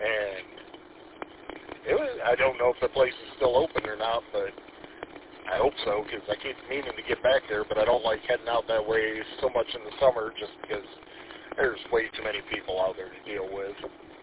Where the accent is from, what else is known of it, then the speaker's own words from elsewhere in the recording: Ludington, Michigan, United States; and then I grew up in Ludington on the west side.